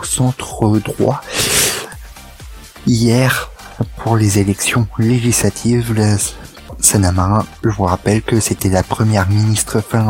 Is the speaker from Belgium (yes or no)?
yes; Belgium; Je suis belge, ma foi.